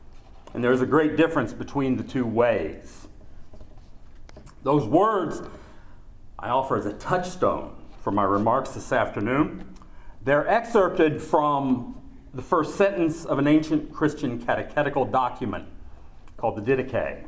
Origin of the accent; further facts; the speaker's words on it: West Virginia, United States; accent: Appalachian; because I'm from West Virginia, I'm liable at any time to lapse into a thick, mostly unintelligible Appalachian accent.